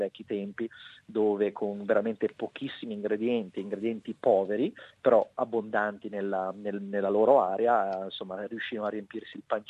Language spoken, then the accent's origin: Italian; Milan, Lombardy, Italy; io sono lombardo al 110%, sono di Milano